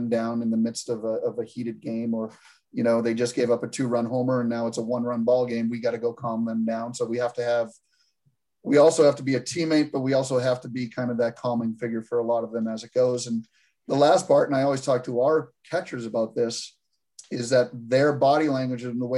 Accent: Boston, Massachusetts, United States; I'm a Northeast guy. I'm from Boston, so I played my college career at Providence College

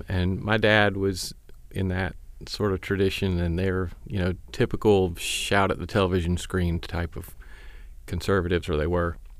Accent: Greenville, South Carolina, United States; also born or lived in Myrtle Beach; Yeah. In Greenville first. And then, as a teenager, I moved to Myrtle Beach.

